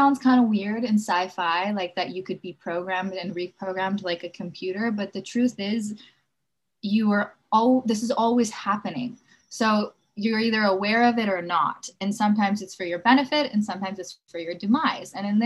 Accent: Los Angeles, California, United States; Growing up in Los Angeles, you see a lot of bullshit.

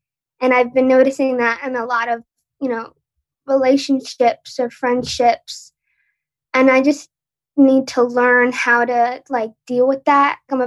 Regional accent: Long Island, New York, United States; So I'm from New York, Long Island. I don't know if anyone else is from there.

